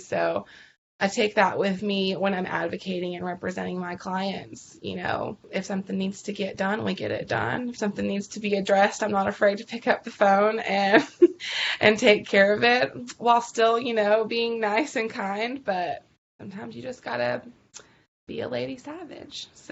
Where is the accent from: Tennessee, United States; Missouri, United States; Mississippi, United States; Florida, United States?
Mississippi, United States; Gulfport; And I'm from originally like Gulfport, Biloxi, Mississippi area, the Gulf Coast. Really close to, like, it's in between New Orleans and Mobile, Alabama